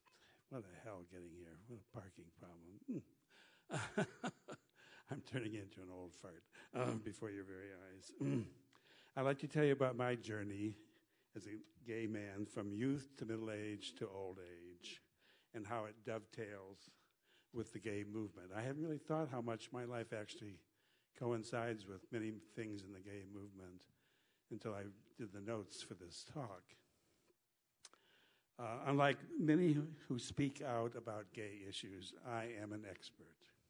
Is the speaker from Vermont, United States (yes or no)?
no; Litchfield, Illinois, United States; born there; I was born near Farmersville, Illinois. Actually at Litchfield, which is 15 miles down the road on Highway 66, in America's heartland.